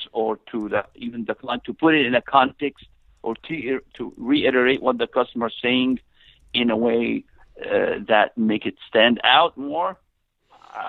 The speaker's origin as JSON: {"language": "English", "country": "Egypt", "second_language": "English", "moved": "as an adult", "said": "And I'm originally from Egypt. I came here in 1995."}